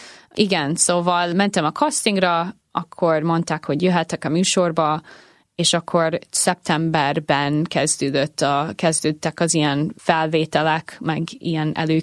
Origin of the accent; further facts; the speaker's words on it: Nashville, Tennessee, United States; Apukám dalszerző, és úgy nőttem fel, hogy mindig zene volt körülöttem, meg a Nashville, az Tennessee-nek a fővárosa, az egy zeneipari város